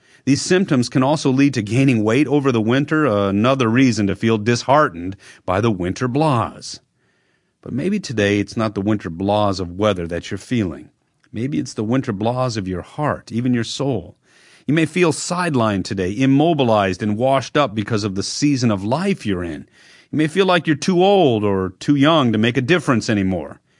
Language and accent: English; Michigan, United States; growing up in Michigan here in the United States, the cloudy, snowy days never seem to end this time of year.